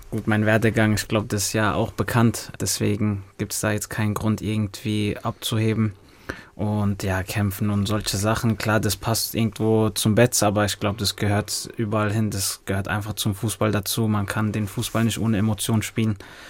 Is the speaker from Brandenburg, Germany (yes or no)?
no; Rhineland-Palatinate, Germany; Ich komme aus der Umgebung, ich weiß, was für eine Wucht der FCK hat.